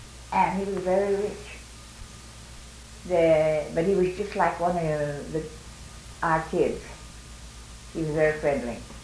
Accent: Santa Cruz, California, United States; born there; Well, I was born in Santa Cruz.

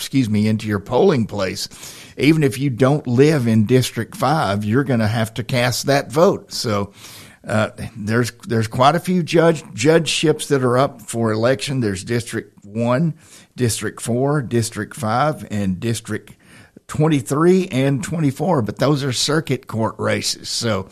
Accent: Tennessee, United States; my mother said she was going to send me to reform school if I didn't behave when I was growing up in Tennessee.

